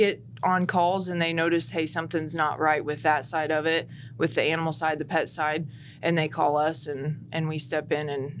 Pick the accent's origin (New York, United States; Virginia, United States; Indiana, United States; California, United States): Indiana, United States; West Point; Okay. So I grew up in West Point, just outside of Lafayette.